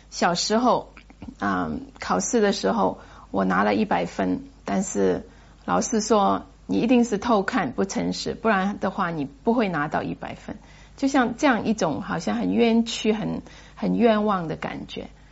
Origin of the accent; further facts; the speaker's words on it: Hong Kong; 那我自己在香港长大的，所以到一个你长大的地方，你会想到有很多你以前去过的地方